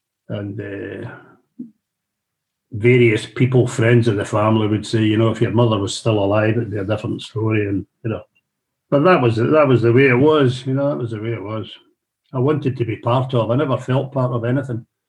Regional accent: Glasgow, Scotland, United Kingdom; So growing up in the Gorbals, which was a kind of rough area of Glasgow with … I learned how to look after myself, you know.

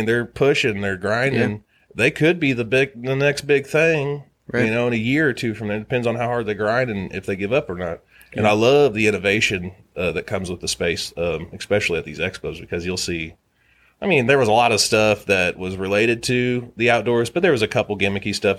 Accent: Missouri, United States; also born or lived in Indiana / Illinois; I was born in Indiana. We lived in Illinois for, like, briefly. And then I think whenever I was six, we moved to Missouri. And I've been down here ever since.

